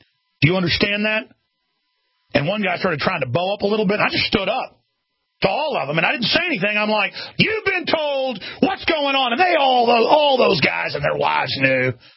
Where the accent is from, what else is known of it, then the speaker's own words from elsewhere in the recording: United States; I'm an American. I'll die an American.